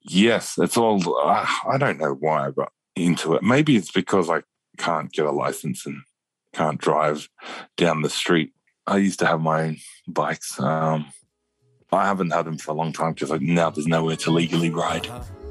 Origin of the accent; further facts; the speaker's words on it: Redfern, New South Wales, Australia; I grew up in Redfern, massive Indigenous population.